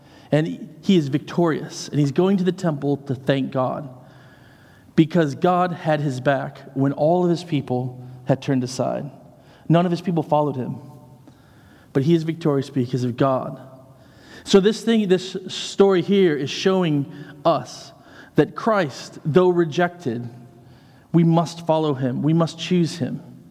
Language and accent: English; United Kingdom; As a British person, I can say that.